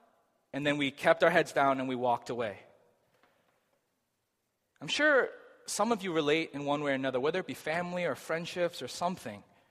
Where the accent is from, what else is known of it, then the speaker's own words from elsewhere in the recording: Massachusetts, United States; went to a church that we grew up in here in Massachusetts.